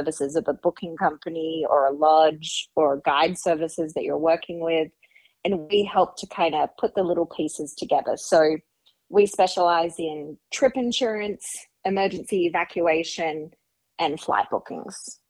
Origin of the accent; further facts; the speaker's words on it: Australia; now in Montana, United States; You know, I grew up in Australia, so not a lot of fly fishing or hunting where I came from. But I've been in Montana now for nearly 18 years